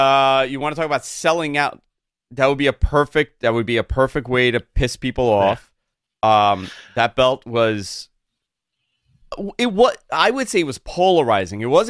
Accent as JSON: {"language": "English", "region": "Kentucky", "country": "United States", "said": "I'm also from Kentucky. I am a Kentucky. Kentuckian."}